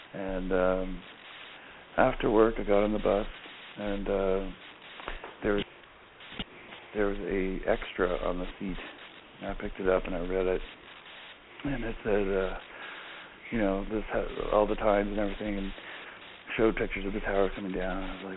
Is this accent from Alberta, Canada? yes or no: no; Windsor, Ontario, Canada; I mean, I'm from Windsor, Ontario, Canada, and, you know, I'm just a small-town boy.